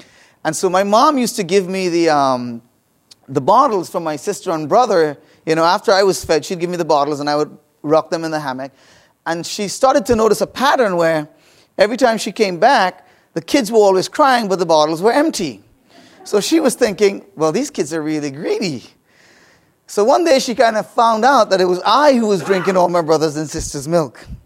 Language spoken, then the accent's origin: English; Trinidad & Tobago; When I was a child, about 5 years old in the Caribbean, I grew up in Trinidad and Tobago, which is the last island on the Caribbean chain.